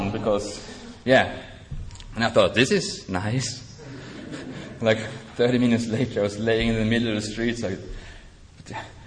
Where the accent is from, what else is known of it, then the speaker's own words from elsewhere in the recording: Sweden; English is a second language; I'm from Sweden, it's cold in the winter.